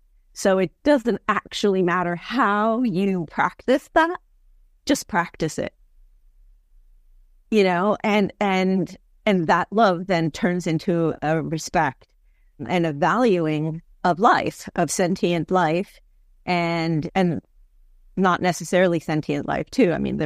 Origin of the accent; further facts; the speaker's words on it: Naples, Campania, Italy; So I grew up initially in near Naples and in a Catholic family. I went to Catholic school, which I hated.